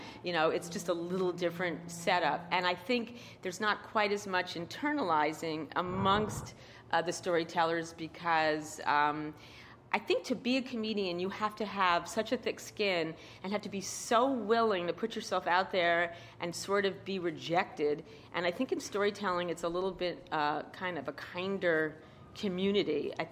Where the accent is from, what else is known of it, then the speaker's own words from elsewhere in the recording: Queens, New York, United States; So I grew up in Queens, I studied...